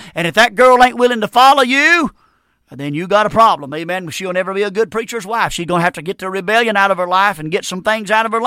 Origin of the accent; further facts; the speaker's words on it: North Carolina, United States; And I'm from North Carolina.